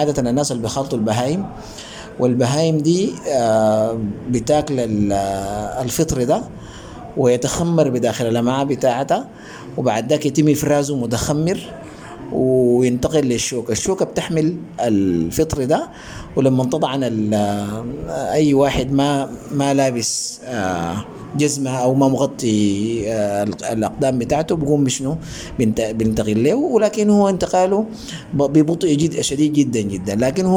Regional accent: Sudan; أكتر حاجة شائعة عندنا في السودان الإفرازات لونها أسود

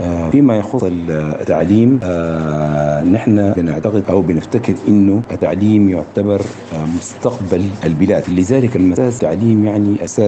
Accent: Sudan; نستطيع أن نعيش كسودانيين في ظل وطن يسع الجميع

